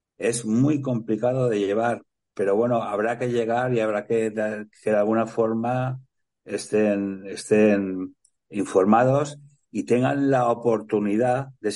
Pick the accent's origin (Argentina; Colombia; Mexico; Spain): Spain; Valencia, Valencian Community; hicimos una concentración importante aquí en Valencia, en mi tierra.